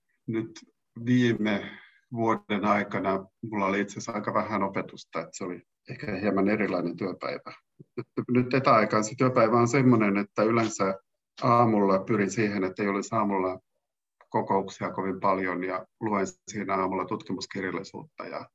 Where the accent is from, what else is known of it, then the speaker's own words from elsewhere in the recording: Kainuu, Finland; accent: Kainuu dialect; Mä oon itsekin alun perin ei-standardi kielimuodon äidinkielinen puhuja, eli kaidun murre on mun äidinkieli.